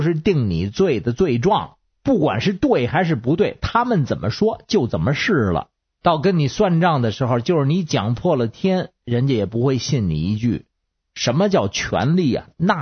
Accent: Beijing, China; 各位听众好，我是北京的

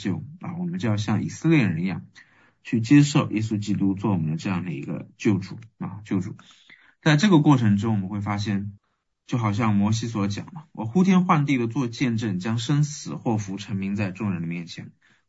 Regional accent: China; 但是我们中国人这个收成了之后，我们就秋收冬藏过大年了

